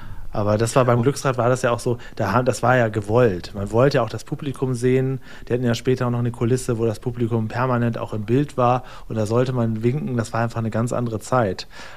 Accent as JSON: {"language": "German", "region": "Northern Germany", "country": "Germany", "said": "wir kommen aus Norddeutschland"}